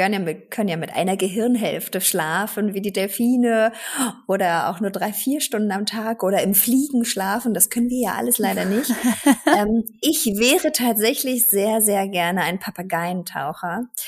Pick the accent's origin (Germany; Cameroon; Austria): Germany; Berlin; ich habe ja in Köln in der Deutschen Sporthochschule studiert und promoviert. Und als Berlinerin